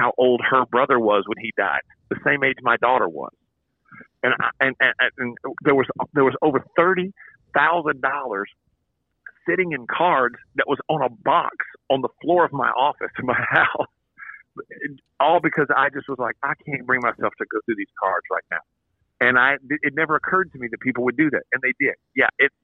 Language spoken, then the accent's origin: English; Louisiana, United States; I grew up in Louisiana.